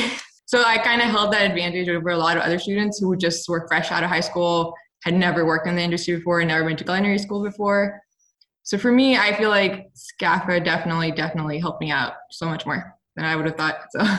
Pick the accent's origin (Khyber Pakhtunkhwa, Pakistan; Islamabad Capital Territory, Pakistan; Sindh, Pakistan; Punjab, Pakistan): Punjab, Pakistan; Lahore; now in Houston, United States; I'm 24 years old. I currently live in Houston, Texas, but I am from Lahore, Pakistan.